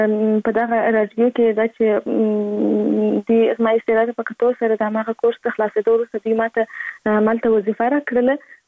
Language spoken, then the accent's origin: Pashto; Kandahar, Afghanistan; born or raised there